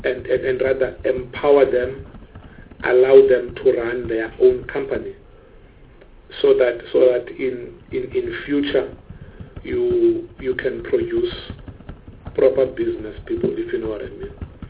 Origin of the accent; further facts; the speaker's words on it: Eastern Cape, South Africa; I'm from the Eastern Cape